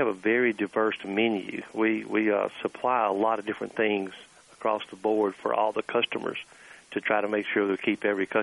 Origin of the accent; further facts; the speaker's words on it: Houston, Mississippi, United States; I grew up in a small town called Houston, Mississippi.